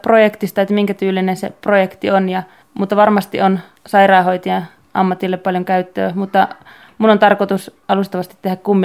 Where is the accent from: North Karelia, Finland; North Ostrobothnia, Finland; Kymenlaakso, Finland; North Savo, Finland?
North Karelia, Finland; Liperi; Mä oon kotoisin tuolta Liperistä Pohjois-Karjalasta ja oon sitten Kuopion kautta muuttanut Tampereelle ja opiskelin siellä sairaanhoitajaksi.